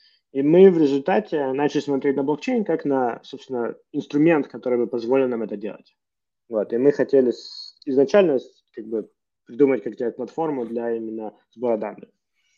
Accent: Kharkiv, Kharkiv Oblast, Ukraine; moved away as an adult; я, как бы, из Харькова, с Украины, учился в Харькове, работал на американскую компанию, которая занималась машинным обучением, переехал туда

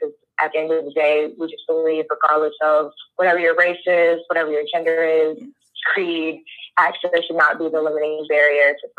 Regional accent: Florida, United States; That's an interesting question because I grew up in Florida.

